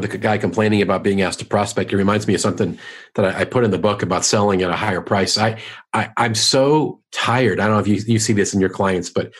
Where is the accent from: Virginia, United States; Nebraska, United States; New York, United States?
New York, United States; now in St. Louis, United States; So it's hard for me, because I live, even though I'm from New York, I live in St. Louis, and I have clients all over the place.